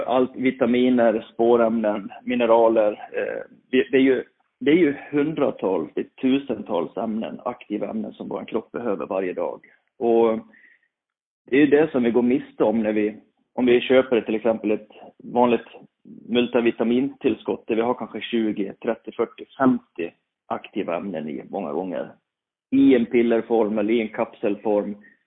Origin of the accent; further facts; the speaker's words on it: Borlänge, Dalarna County, Sweden; Jag kommer från Borlänge. Kanske hörs på min dialekt.